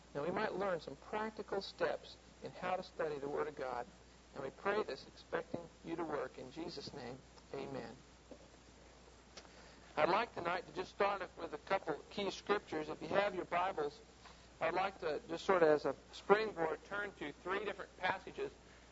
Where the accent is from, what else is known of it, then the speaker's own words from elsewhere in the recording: Los Angeles, California, United States; now in Iowa, United States; I am from California, from Los Angeles, a little tiny town that you may have never heard of. But the armpit of America, smog capital of the world. I came up here to Iowa, beautiful Iowa, nice fresh air